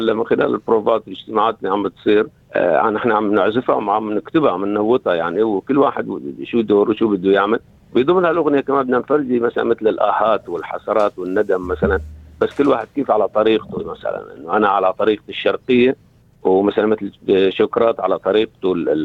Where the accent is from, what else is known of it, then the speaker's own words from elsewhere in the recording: Syria; also born or lived in Lebanon; now in Australia; أنا طبعا طلعت أنا وعائلتي من سوريا للبنان واستقرينا فترة طويلة،